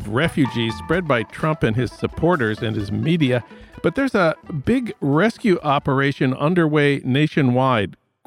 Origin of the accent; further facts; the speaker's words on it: St. Paul, Minnesota, United States; That's news from my hometown of St. Paul.